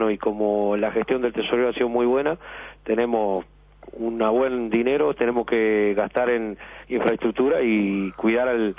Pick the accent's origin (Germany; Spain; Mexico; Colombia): Spain; Santa Clara de Limar; yo soy de Santa Clara de Limar, voy los días de semana a veces que tengo que visitar a mi madre